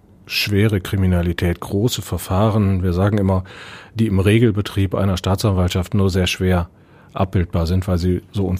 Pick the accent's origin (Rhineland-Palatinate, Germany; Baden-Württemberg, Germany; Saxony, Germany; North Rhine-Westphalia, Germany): North Rhine-Westphalia, Germany; ich komme ja aus Westfalen und die sind traditionell mit einem ruhigeren Gemüt ausgestattet.